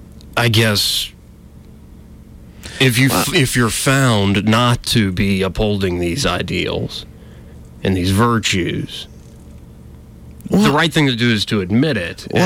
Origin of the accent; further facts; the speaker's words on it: Alabama, United States; this is the church I was raised in, I was raised in Alabama, not the Pennsylvania church. I was raised a Roman Catholic.